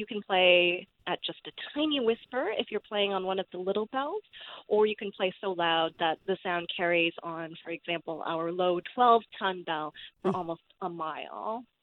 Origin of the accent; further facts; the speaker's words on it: San Francisco, California, United States; When I was maybe 12 years old growing up in San Francisco, I saw an evening news special about the UC Berkeley carillon